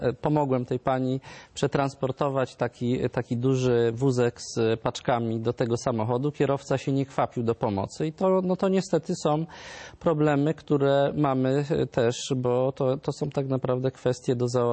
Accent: Lesser Poland, Poland; now in Warsaw, Poland; ja pochodzę akurat spod Krakowa, ale w tej chwili mieszkam oczywiście też w Warszawie

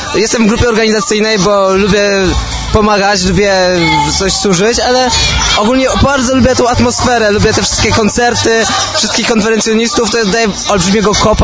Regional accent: Proszówki, Lesser Poland, Poland; Z Proszówek, Krzpiła Lafia Krzyżanowice koło Bochni

